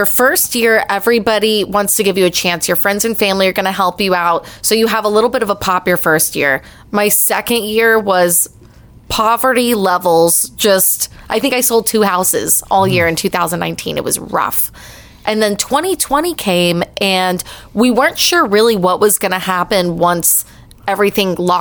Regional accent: Cape Coral, Florida, United States; I'm actually born and raised Cape Coral.

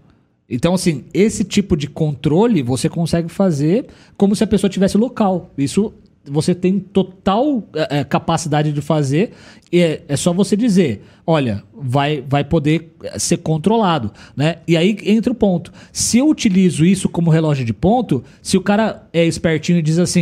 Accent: Brazil; A gente sempre espera o melhor, ainda mais como brasileiro. A gente sempre espera o melhor das pessoas, né?

